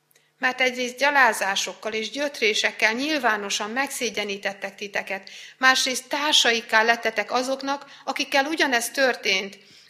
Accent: Újfehértó, Szabolcs-Szatmár-Bereg, Hungary; moved away; also born or lived in Békéscsaba; De hát én honnan költöztem oda? Újfehértóról, ne felejtsétek el, én Újfehértóról költöztem Békés Csabára. Ebből a környezetből költöztem Békés Csabára

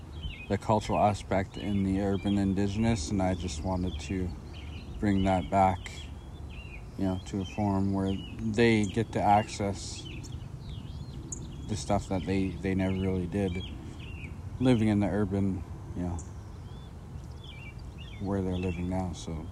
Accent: Sayoak First Nation, British Columbia, Canada; from the Saanich Nation. … I reside out of Sayoak First Nation, born and raised there.

